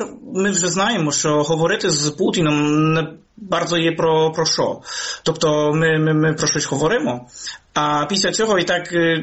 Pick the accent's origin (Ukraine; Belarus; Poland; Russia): Poland; Польща сама, я сам з Польщі